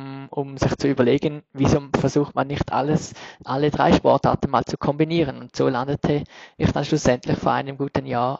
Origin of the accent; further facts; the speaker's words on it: Switzerland; Ich komme aus der Schweiz